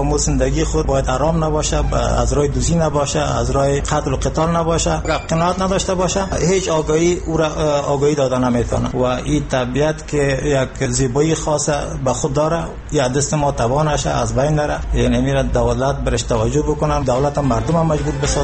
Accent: Afghanistan

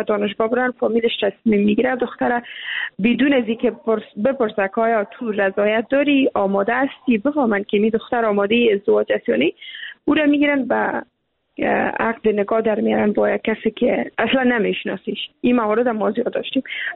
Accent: Afghanistan; ما هم افغان هستیم

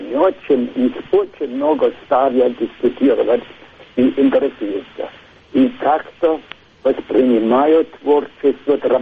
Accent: Rhine, Germany; Russian is a second language; я вырос на Рейне, недалеко от утеса Лорелея, который тоже в русской литературе известен.

